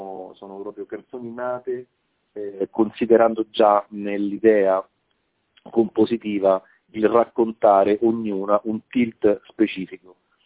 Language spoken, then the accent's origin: Italian; Rome, Lazio, Italy; girando per la mia città, una città che conosco bene, essendo romano e vivendola